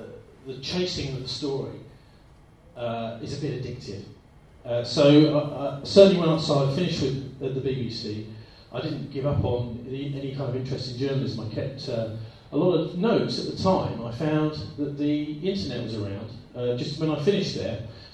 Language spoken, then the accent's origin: English; London, United Kingdom; I was brought up in South London.